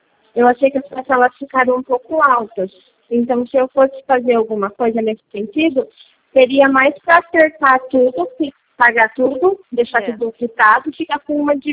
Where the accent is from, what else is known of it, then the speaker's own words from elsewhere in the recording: Votorantim, São Paulo, Brazil; É, eu sou de Votorantim. É, Votorantim.